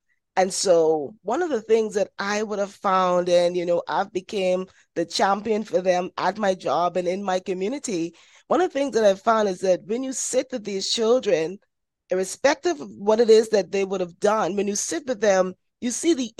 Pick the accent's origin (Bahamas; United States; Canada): Bahamas; I'm from the Bahamas.